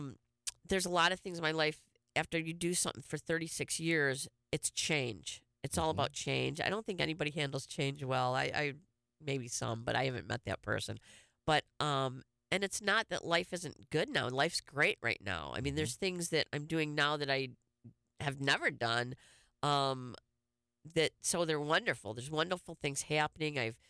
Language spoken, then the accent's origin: English; Detroit, Michigan, United States; I know when I grew up outside of Detroit, I used to go to Ben & Jerry's at least once a week.